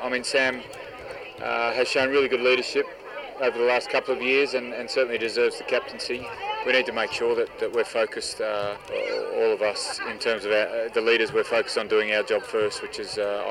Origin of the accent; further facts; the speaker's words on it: Australia; as an Australian rugby player